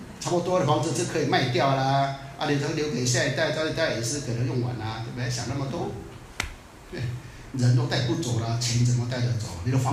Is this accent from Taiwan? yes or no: yes; Taiwan; 我们台湾人没有这个